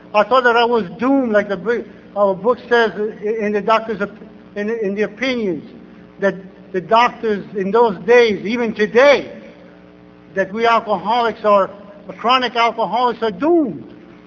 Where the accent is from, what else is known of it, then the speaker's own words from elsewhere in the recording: Louisiana, United States; Being a Cajun and living in Cajun country where hunting and fishing is been my lifestyle, Cajun tradition for all these years.